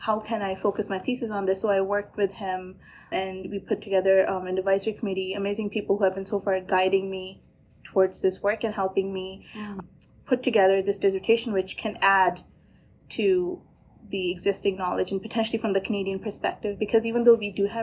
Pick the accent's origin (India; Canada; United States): India; northern India; And even from 1/8, I'm from Northern India. My family's from Northern India.